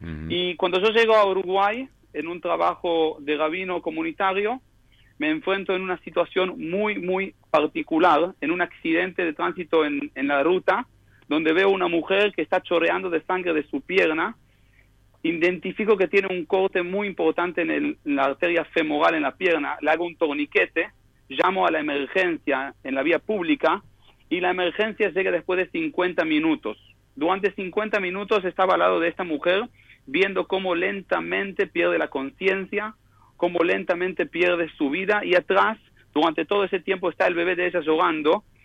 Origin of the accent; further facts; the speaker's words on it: Israel; Yo soy argentino, nacido en Israel, pero en realidad hijo de argentino. Yo nací acá en Israel